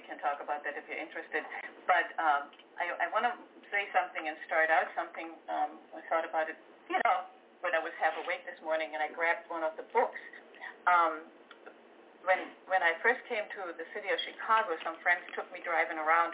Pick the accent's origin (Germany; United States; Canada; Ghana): Germany; Berlin; moved away; I grew up in post-war Germany, in Berlin, you know, which had been completely bombed out.